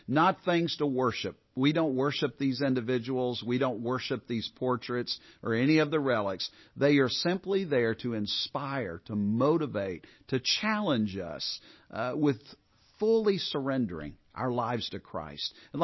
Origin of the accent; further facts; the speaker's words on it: Japan; Never in my wildest dreams as a missionary kid growing up in Japan would I have dreamed that I would pastor here